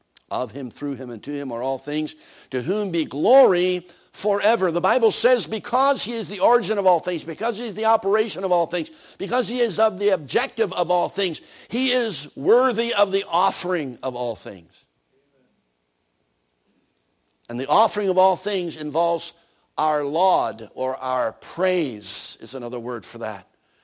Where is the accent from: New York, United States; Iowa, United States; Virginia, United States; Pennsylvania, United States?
Pennsylvania, United States; when I was a kid growing up outside of Philadelphia, Pennsylvania, the city of brotherly shove